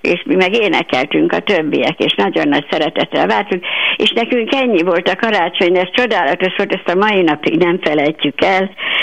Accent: Nyírgyulaj, Szabolcs-Szatmár-Bereg, Hungary; Szabolcs, Szatmár, Bereg, mert Nyírgyulajban.

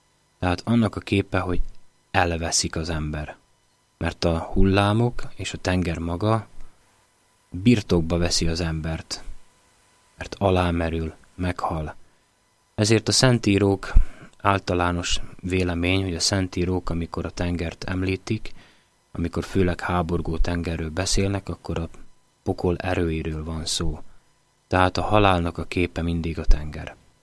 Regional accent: Komárom, Komárom-Esztergom, Hungary; én pedig egy komáromi gyerek vagyok, aki a csapvízen nőtt fölhajdanán

